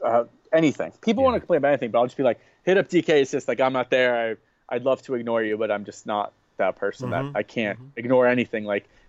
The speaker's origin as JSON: {"language": "English", "region": "Florida", "country": "United States", "said": "I didn't have an NBA team growing up, even though I was from South Florida."}